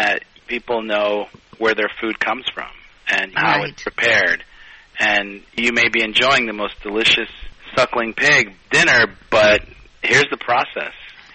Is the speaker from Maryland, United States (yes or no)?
no; Chicago, Illinois, United States; Growing up in Chicago, where there's a huge Mexican population, yeah, you couldn't help but be influenced by the culture